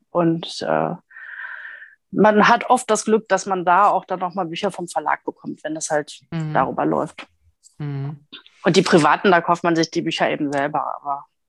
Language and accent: German; Essen, North Rhine-Westphalia, Germany; now in Recklinghausen, Germany; Ich komme eigentlich aus Essen.